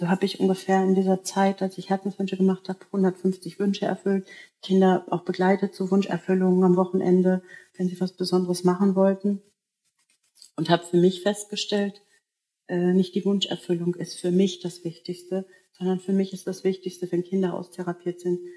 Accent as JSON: {"language": "German", "town": "Recklinghausen", "region": "North Rhine-Westphalia", "country": "Germany", "lives_now": "Würzburg, Germany", "said": "Ich selber bin ja aus Recklinghausen, Herten, und lebe jetzt in Würzburg"}